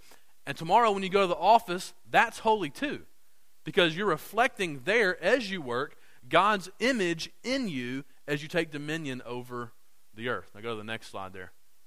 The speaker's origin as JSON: {"language": "English", "region": "Indiana", "country": "United States", "said": "we came from Indiana where it was a bunch of farmland"}